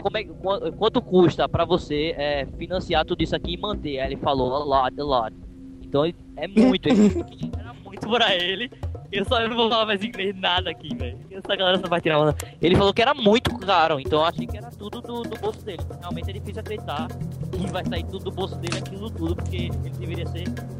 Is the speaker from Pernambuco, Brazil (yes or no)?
yes; Recife, Pernambuco, Brazil; Eu sou de Recife.